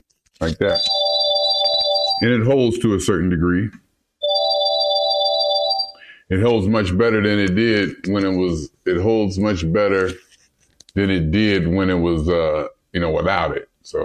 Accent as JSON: {"language": "English", "town": "Youngstown", "region": "Ohio", "country": "United States", "said": "I'm from Youngstown. I love Youngstown."}